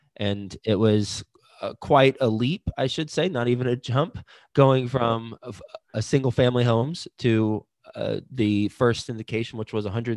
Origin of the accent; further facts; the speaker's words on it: Fort Worth, Texas, United States; now in Cincinnati, United States; I am from Texas, specifically Fort Worth. I live in Cincinnati now.